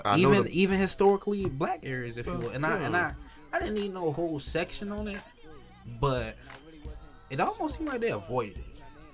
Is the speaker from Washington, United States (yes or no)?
no; Jacksonville, Florida, United States; I grew up in Jacksonville.